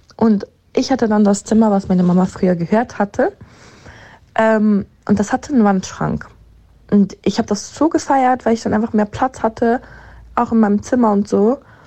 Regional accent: Switzerland; ich komme aus der Schweiz. Und ich bin in einem Haus aufgewachsen

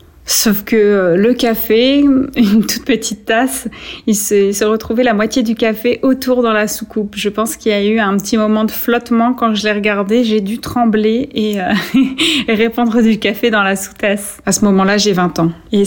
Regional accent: Vierzon, Centre-Val de Loire, France; Et là, je reviens dans ma ville natale, dans le centre de la France, pour quelques mois avant de reprendre mes études.

